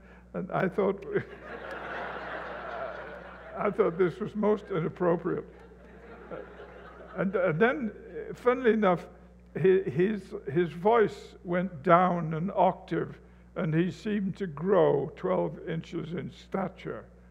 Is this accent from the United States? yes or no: no; England, United Kingdom; and I'm English and I'm old